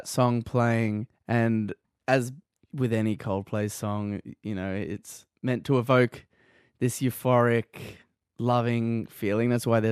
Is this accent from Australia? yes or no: yes; Canberra, Australian Capital Territory, Australia; Been in Canberra my whole life, and you know, it's a very homebody type of town.